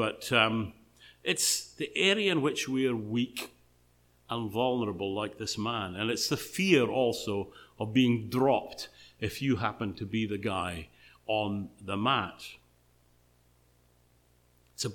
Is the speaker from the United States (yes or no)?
no; Scotland, United Kingdom; I'll say it in standard English, at least as as standard as a Scotsman can get.